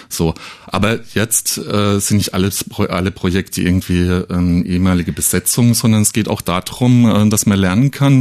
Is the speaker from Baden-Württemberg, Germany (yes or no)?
yes; Karlsruhe, Baden-Württemberg, Germany; ich komme relativ aus der Nähe, ich komme aus Karlsruhe